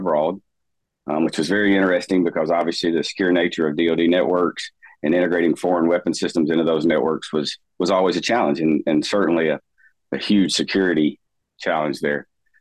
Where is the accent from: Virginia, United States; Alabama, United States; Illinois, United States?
Alabama, United States; growing up in North Alabama, really the sectors in North Alabama for professional career development are defense or critical infrastructure